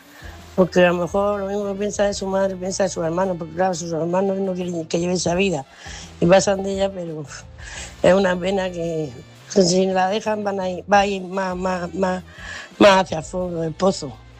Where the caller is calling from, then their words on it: Murcia, Region of Murcia, Spain; de Murcia